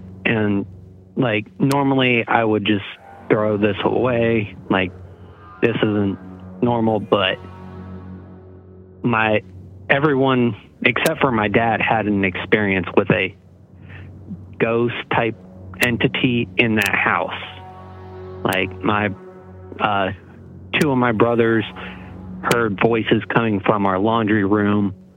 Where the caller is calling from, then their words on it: South Carolina, United States; from South Carolina again.